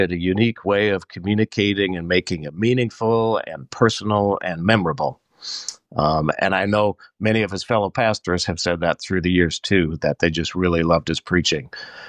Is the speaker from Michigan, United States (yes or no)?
no; Minot, North Dakota, United States; during my teen years, my youth years, growing up in Minot, North Dakota, my father was the pastor of the church, and my mom had been a Lutheran teacher until she became a stay-at-home mom for some years.